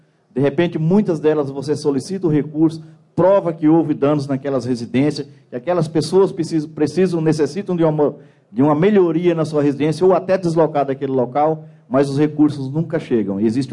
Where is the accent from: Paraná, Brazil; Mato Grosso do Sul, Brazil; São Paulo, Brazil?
Mato Grosso do Sul, Brazil; Bataiporã; eu sou de Bataiporã, no estado de Mato Grosso do Sul.